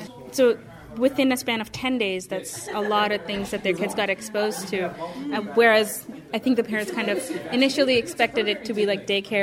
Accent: Dubai, United Arab Emirates; I didn't grow up in America, so I'm not American-American. I grew up in the Middle East. In Dubai.

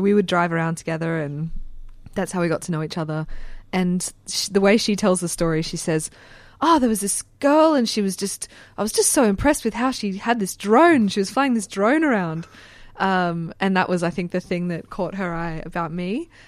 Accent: Brisbane, Queensland, Australia; I grew up in Brisbane, and very early in my film career, came across a group of friends in Brizzy that were interested in graffiti.

